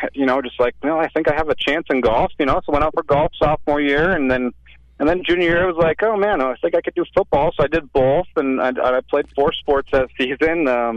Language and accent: English; Greeley, Colorado, United States; Growing up in Greeley, is like, that's only a couple-hour drive, so I'm going to head out there, check it out.